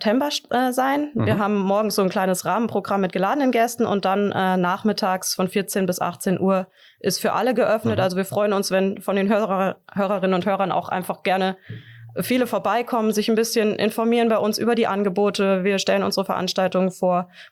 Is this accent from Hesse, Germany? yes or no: yes; Fulda, Hesse, Germany; Genau, also ich bin in Fulda geboren, hier aufgewachsen und zur Schule gegangen. Dann habe ich für ein paar Jahre die Stadt verlassen, habe mein Studium zur Bibliothekarin abgeschlossen und jetzt bin ich froh, wieder zurück und zu Hause zu sein.